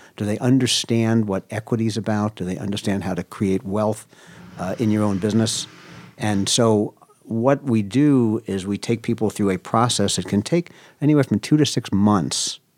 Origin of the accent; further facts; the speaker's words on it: Brooklyn, New York, United States; Well, I grew up in Williamsburg, Brooklyn, which for many years was basically the slums.